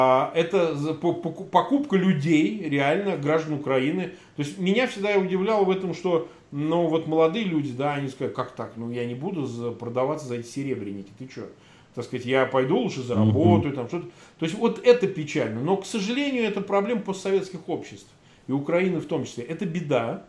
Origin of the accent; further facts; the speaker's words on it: Russia; Ну, я как россиянин не могу давать никаких советов и оценок